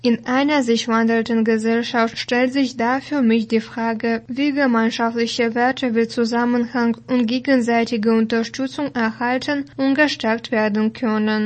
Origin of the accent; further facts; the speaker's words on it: Gera, Thuringia, Germany; das waren meine persönlichen Gedanken über das Leben in meinem Heimatstadt Gera während der DDR-Zeit und in der darauf folgenden Jahrzehnten in der Bundesrepublik Deutschland.